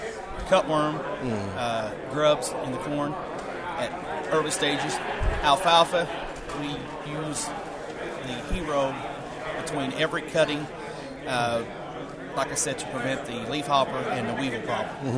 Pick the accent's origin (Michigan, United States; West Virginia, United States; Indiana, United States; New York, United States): Indiana, United States; Poseyville; I am from Poseyville, Indiana. I farm with my brother Alan.